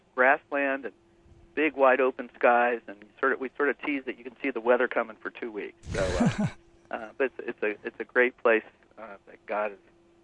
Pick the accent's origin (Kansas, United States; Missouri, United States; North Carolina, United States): Kansas, United States; Lawrence; I actually grew up in another part of Kansas, outside of Kansas City, in a city called Lawrence, where the University of Kansas is.